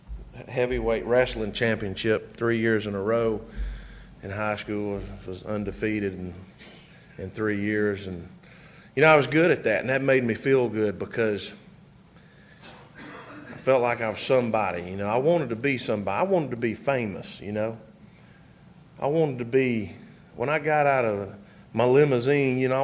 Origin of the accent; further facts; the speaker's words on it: Atlanta, Georgia, United States; I was born here in Atlanta. in Stone Mountain, and we lived here till I was 12 years old.